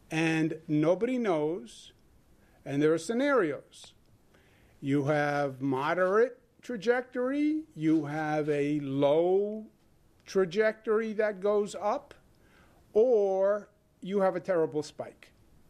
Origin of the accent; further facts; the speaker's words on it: Hollis, New York, United States; Just because Hollis, Queens has a high infection rate. It's my hometown, I can say it.